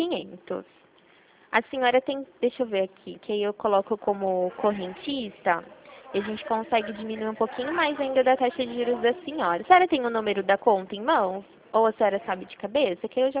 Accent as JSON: {"language": "Portuguese", "town": "Rio Claro", "region": "São Paulo", "country": "Brazil", "said": "Sou daqui de Rio Claro, estado de São Paulo."}